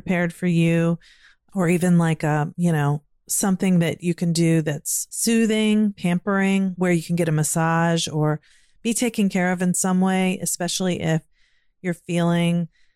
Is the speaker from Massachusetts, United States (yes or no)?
no; Virginia, United States; born or raised there; now in Maryland, United States